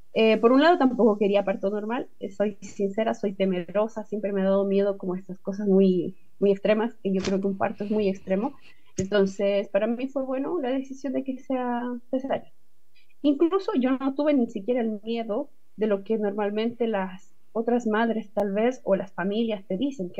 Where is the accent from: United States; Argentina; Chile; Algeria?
Chile; aquí en Chile decimos guatita la barriga